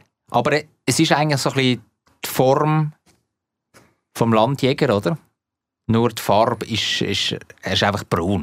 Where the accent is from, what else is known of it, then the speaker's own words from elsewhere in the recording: Zurich, Switzerland; als guter Zürcher, als waschechter Zürcher.